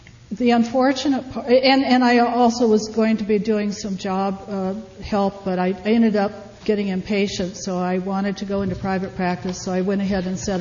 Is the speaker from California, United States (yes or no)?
yes; El Cerrito, California, United States; I'm from the East Bay, El Cerrito.